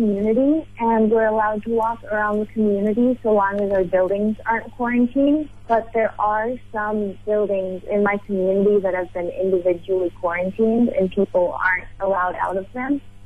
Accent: California, United States; Yeah, so, if I can be super honest, I'm from California, and marijuana is legal there, and it's very difficult to be in an area where it's not legal out here

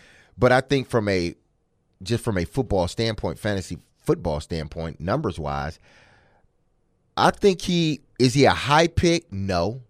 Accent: Detroit, Michigan, United States; My hometown.

